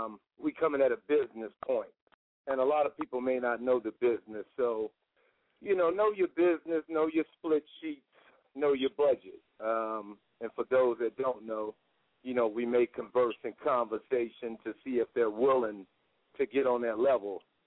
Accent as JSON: {"language": "English", "region": "New York", "country": "United States", "lives_now": "Las Vegas, United States", "said": "I'm a rapper here at Resides in Las Vegas. I'm from Brooklyn, New York."}